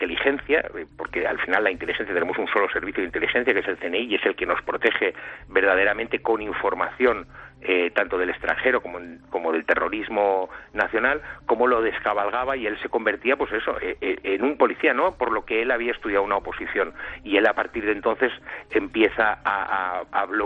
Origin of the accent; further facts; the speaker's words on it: Catalonia, Spain; yo soy catalán